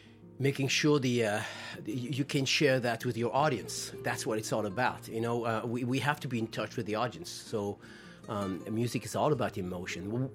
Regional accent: France; English is a second language; also born or lived in Spain; I grew up in France and Spain.

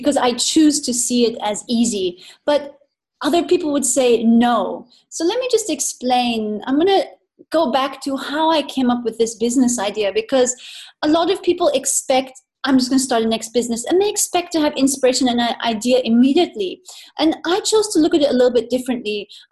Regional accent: Nepal; also born or lived in Bangkok, Thailand / India / Hong Kong; So I was born in Thailand, in Bangkok, and I grew up in Nepal mainly, and then India, Hong Kong. So Southeast Asia.

